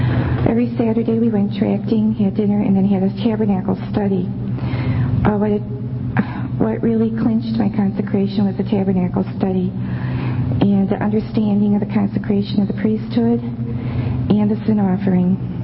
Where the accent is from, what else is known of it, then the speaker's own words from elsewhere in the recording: Chicago, Illinois, United States; I grew up in Chicago.